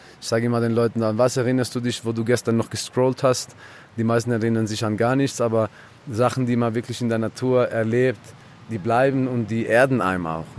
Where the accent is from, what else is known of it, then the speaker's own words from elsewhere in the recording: Wetzikon, Zurich, Switzerland; Ja, also naturnah aufgewachsen. Wie soll ich sagen? Ich bin jetzt aus Wetzikon, das ist so ein sehr urbanes Städtchen.